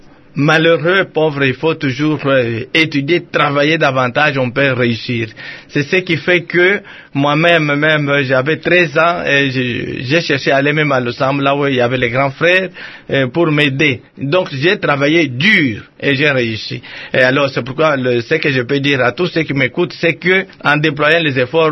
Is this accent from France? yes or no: no; Katanda, Kasaï-Oriental, DR Congo; Chez nous, à Katanda, à Ngulungu, à Katanda, on était vraiment, j'étais orphelin.